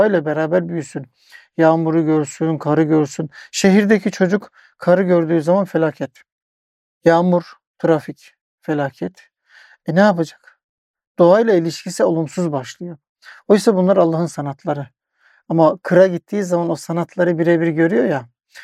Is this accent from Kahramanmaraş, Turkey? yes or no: no; Yalova, Turkey; ben Yalova'da büyüdüm. Küçüklüğümüzde bizim o toprakla ilişkimiz hep vardı.